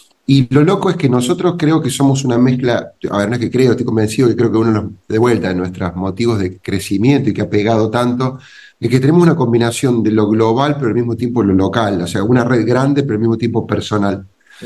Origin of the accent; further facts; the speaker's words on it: Córdoba, Argentina; born there; Yo soy cordobés de origen, digamos, nací en Córdoba